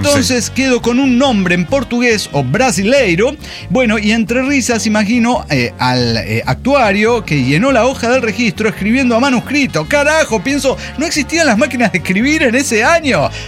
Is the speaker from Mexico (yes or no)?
yes; Tlaxcala, Mexico; tengo un problema, yo soy de Tlaxcala y la chingada.